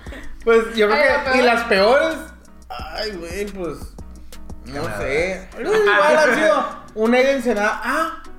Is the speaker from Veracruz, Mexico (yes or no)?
no; La Paz, Baja California Sur, Mexico; vi a mi familia, conocí mucho, reencontré lugares que hace mucho que no veía. Fui a La Paz, a mi pueblo, ahí a mi terruño.